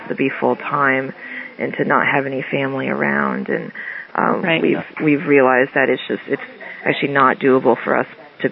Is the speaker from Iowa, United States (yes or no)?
yes; Ames, Iowa, United States; I grew up in Ames, Iowa.